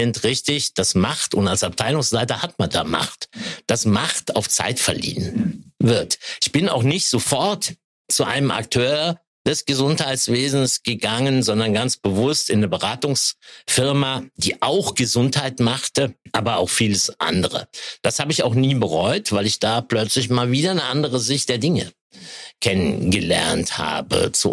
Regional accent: Rhineland-Palatinate, Germany; in der Eifel, wo ich ja herkomme, ich komme ja aus dem Ahrtal, wir sind ja beides Rheinland-Pfälzer

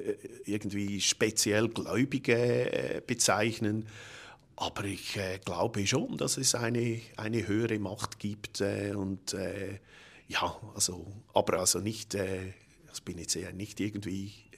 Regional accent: Ruswil, Lucerne, Switzerland; ich stamme aus Ruswil, das ist im Kanton Luzern eigentlich der Ort, wo die katholisch-konservative Bewegung entstanden ist, die heutige Mitte.

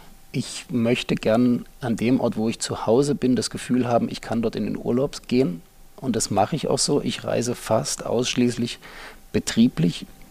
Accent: Halle, Saxony-Anhalt, Germany; moved away; also born or lived in Hannover / Cologne; Ich komme ursprünglich aus Halle an der Saale, also aus Ostdeutschland, bin kurz vor der Wende dann nach Hannover gegangen. Danach habe ich in Köln studiert, Sport und Medizin.

